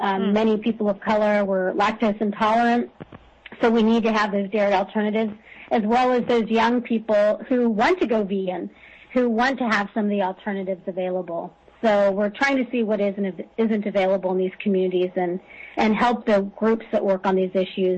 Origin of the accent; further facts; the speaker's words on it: Texas, United States; I believed, I'm from Texas, they're based in Texas, I thought it would be all Texas friendly